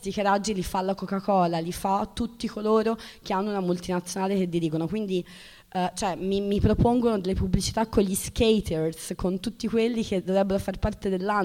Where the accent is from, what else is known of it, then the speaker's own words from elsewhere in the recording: Florence, Tuscany, Italy; Io più o meno vengo da Firenze